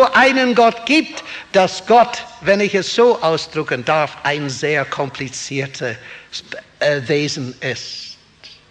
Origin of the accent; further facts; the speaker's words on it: England, United Kingdom; German is a second language; Das ist ein sehr aktuelles Problem in meinem Heimatland in England.